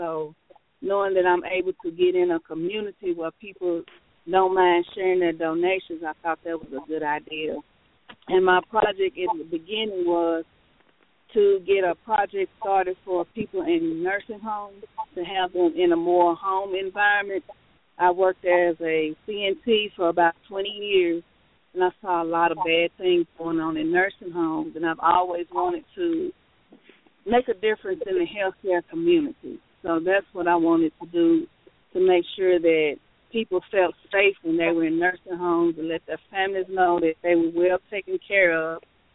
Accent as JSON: {"language": "English", "town": "Nashville", "region": "Tennessee", "country": "United States", "said": "I am from Nashville, Tennessee"}